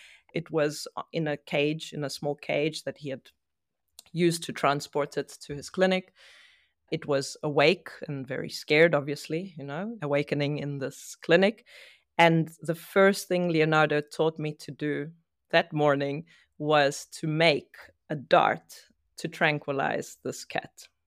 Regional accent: South Africa; I was born in South Africa in a family of three sisters, and we were always outdoors.

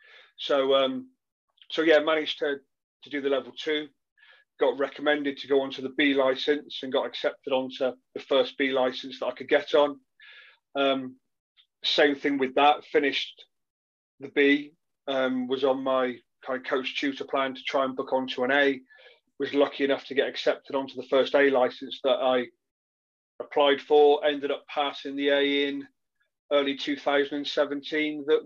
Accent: South West England, United Kingdom; I'm not from Bristol. So I played for Rovers, but I wasn't a Bristol boy. I came out of Somerset.

